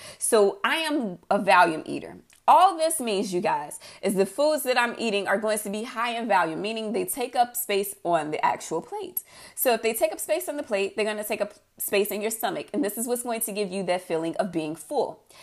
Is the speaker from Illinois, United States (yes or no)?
yes; Chicago, Illinois, United States; Y'all, I'm from Chicago, okay? My backyard is an alley.